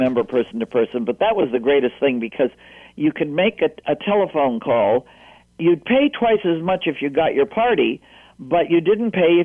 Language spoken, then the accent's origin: English; California, United States; born or raised there; also born or lived in Canada